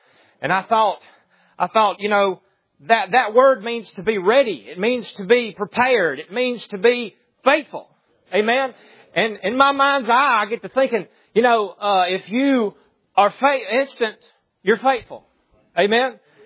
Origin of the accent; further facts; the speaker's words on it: Alabama, United States; I am a little bit at a disadvantage because I am from Alabama. So I don't speak with all the syllables like the brother.